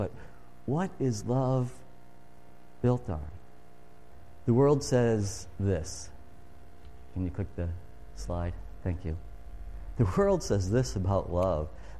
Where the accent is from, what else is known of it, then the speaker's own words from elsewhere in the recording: Illinois, United States; And I grew up in Illinois, and Illinois is flat.